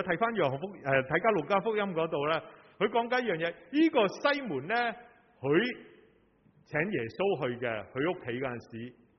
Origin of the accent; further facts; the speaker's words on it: Hong Kong; 很小时候在基层，在屋邨到大，我们的年纪在屋邨到大，在屋邨到大一路成长的时候